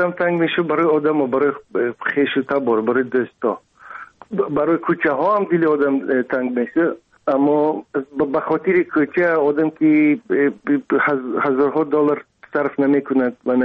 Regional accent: Dushanbe, Tajikistan; خوشبختانه دیدم جایهایی که در آنجا بزرگ شدم، دیدم.

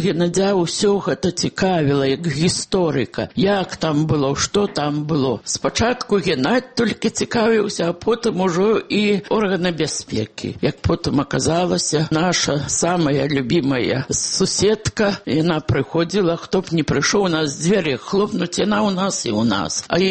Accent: Lithuania; Belarusian is a second language; Я літоўка, але ж мая маці паходзіла са збяднелай шляхты беларускай, там з-пад Міхалішак.

